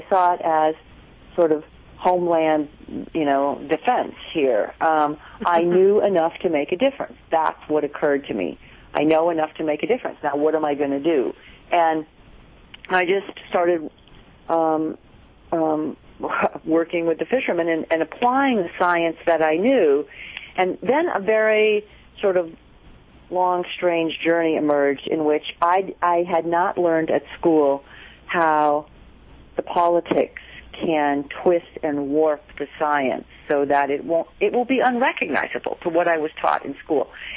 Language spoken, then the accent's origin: English; Wisconsin, United States; when I was a child growing up in Wisconsin, back in the late 1960s